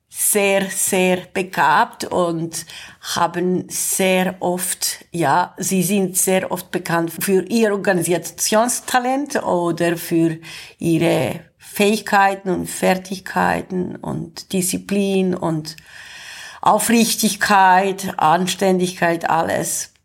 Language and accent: German; Thessaloniki, Central Macedonia, Greece; moved away as an adult; also born or lived in Cyprus / Germany; now in Switzerland; Also ich bin Griechin, die in Zypern geboren ist und in Thessaloniki in Nordgriechenland aufgewachsen ist. Ich habe sozusagen 17 Jahre in Thessaloniki gelebt, 17 Jahre in Deutschland und in der Schweiz lebe ich seit über 18 Jahren.